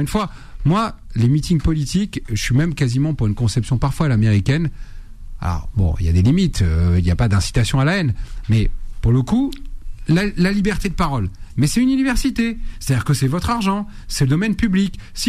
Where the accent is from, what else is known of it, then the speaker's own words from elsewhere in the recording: France; on est français, point.